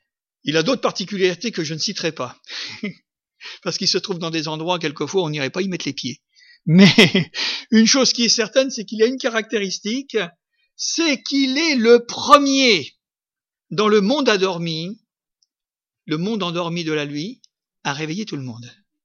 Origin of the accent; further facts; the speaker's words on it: France; Nous, nous sommes des Français, donc des Gaulois.